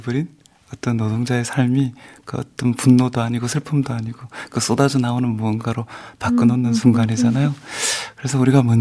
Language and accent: Korean; Geochang, South Gyeongsang, South Korea; 경남 거창 제 고향에 있는 어떤 산 깊은 곳에